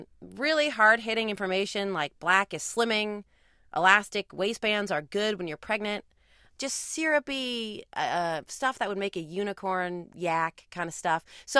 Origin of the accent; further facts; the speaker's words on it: San Francisco, California, United States; I grew up in San Francisco in the late 70s and early 80s